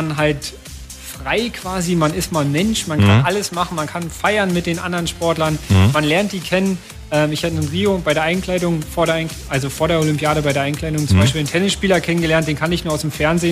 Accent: Germany; Als Deutscher spricht man, muss man natürlich immer Englisch mit allen sprechen.

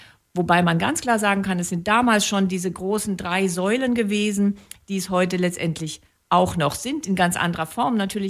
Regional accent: Berlin, Germany; Ich selbst bin aus Berlin gekommen. Ich bin sozusagen ein Westgewächs gewesen damals in diesen Anfangszeiten.

